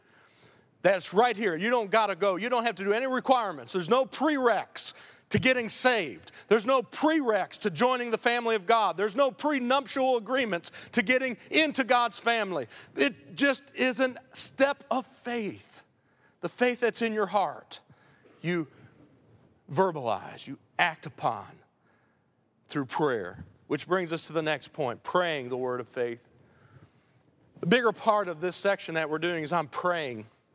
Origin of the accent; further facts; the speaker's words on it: Michigan, United States; now in Mississippi, United States; when somebody found out I was from Michigan and that I've been in Mississippi for 12 years